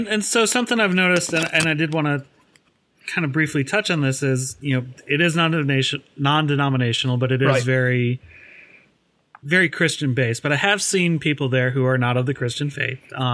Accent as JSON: {"language": "English", "region": "Midwest", "country": "United States", "tie": "born or raised there", "said": "I grew up in the Midwest. I was raised Lutheran."}